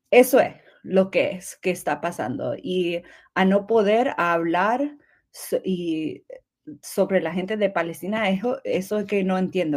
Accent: United States; born there; yo nací en los Estados Unidos, pero mi familia es de Cuba

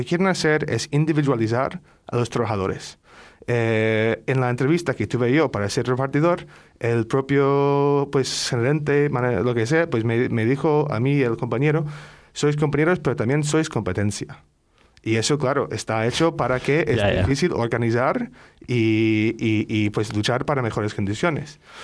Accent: Seattle, Washington, United States; Spanish is a second language; now in Vitoria-Gasteiz, Spain; yo soy de Estados Unidos y he estado aquí ya en Gasteiz desde hace varios años

